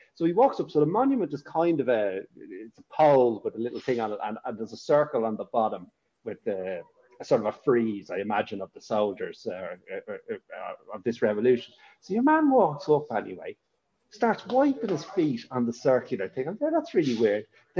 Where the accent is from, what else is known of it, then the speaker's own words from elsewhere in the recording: Ireland; But I, of course, I'm an Irish racing guru.